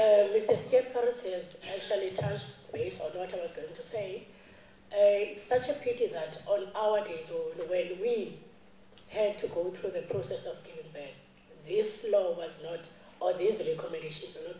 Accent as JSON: {"language": "English", "town": "Langa", "region": "Western Cape", "country": "South Africa", "said": "from Ward 52 Langa Township."}